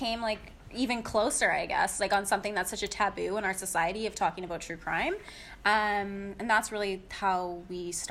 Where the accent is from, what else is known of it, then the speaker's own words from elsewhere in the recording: Alberta, Canada; And then we want to research the Canadian crimes because we're both Canadian. We grew up, you know, in Alberta.